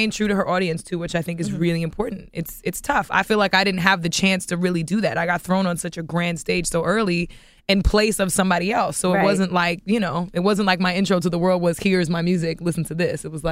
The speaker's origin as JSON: {"language": "English", "region": "New York", "country": "United States", "said": "think because I'm from New York, the assumption is just automatically like, oh, she's got to do R&B."}